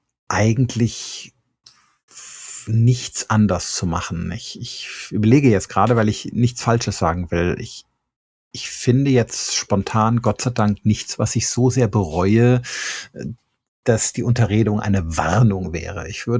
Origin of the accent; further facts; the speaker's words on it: Rhineland, Germany; Selber komme ich aber aus dem Rheinland, also bin da so ein bisschen rum.